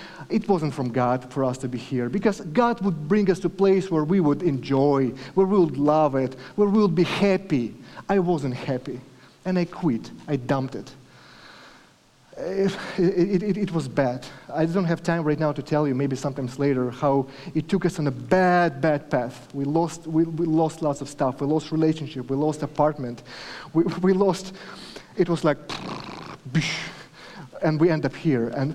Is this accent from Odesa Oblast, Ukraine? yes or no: no; Kyiv, Ukraine; We came from Kyiv. It's a beautiful, greenest city in Europe.